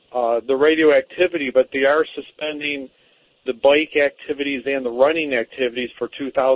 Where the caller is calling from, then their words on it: Livonia, Michigan, United States; From Livonia, Michigan.